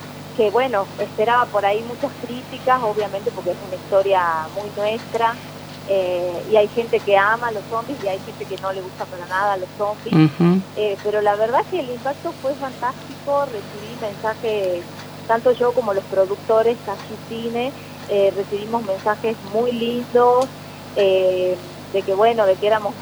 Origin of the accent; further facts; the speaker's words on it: Salta, Argentina; Sí, somos todos salteños